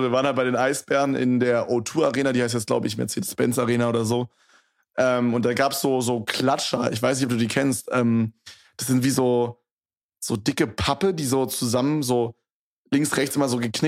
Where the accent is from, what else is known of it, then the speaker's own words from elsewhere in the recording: Berlin, Germany; ich bin halt in Köpenick bin ich halt aufgewachsen, also da, wo die Mannschaft quasi, wo das Stadion ist